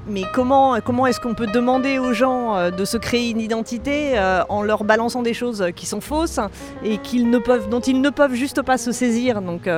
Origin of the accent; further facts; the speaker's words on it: France; ok, je suis française, mais aussi je suis femme, j'ai aussi une culture politique, j'ai une identité de quartier, j'ai une identité d'athéisme